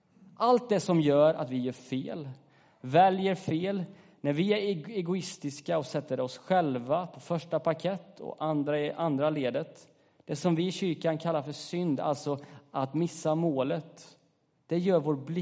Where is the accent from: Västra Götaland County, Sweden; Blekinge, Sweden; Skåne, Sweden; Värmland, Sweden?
Värmland, Sweden; Kil; Jag minns när jag var tonåring där hemma i Kil och det kom fram liksom förr eller senare, det gör ju ofta det, att man är kristen.